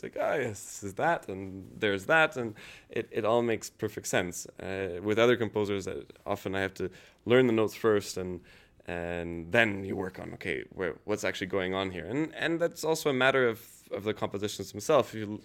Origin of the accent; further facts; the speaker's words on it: Canada; being born in Canada, I've lived there all my life, and I'm very much a Canadian.